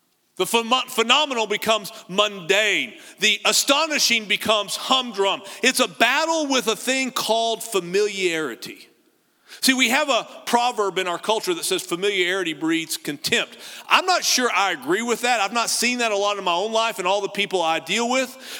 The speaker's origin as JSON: {"language": "English", "region": "Texas", "country": "United States", "tie": "born or raised there", "said": "You got to realize I grew up in the Texas Panhandle on the High Plains, which, by the way, makes Abilene look like a rainforest."}